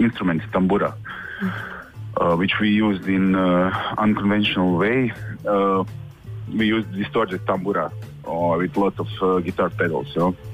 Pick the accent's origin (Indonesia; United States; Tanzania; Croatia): Croatia; English is a second language; Okay, so we are band … from Croatia, Zagreb and Slavonski Brod.